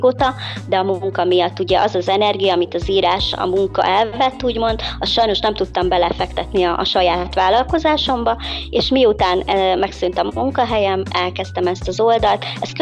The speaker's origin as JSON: {"language": "Hungarian", "region": "Budapest", "country": "Hungary", "tie": "born or raised there", "said": "31 éves vagyok, és egyébként Budapesten nőttem fel, oda jártam iskolába, illetve hát sokáig ott éltem. Aztán a szüleim leköltöztek vidékre, Dabasra, de én nem követtem őket, hanem én fennmaradtam Budapesten. Most a karantén idejére én is itt vagyok velük"}